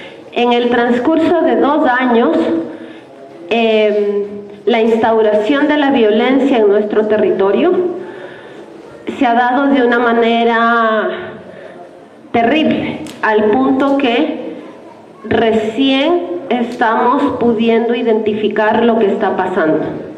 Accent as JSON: {"language": "Spanish", "country": "Ecuador", "said": "venimos desde Ecuador a compartir la palabra, a compartir un poco a qué nos estamos enfrentando en Ecuador en los últimos años"}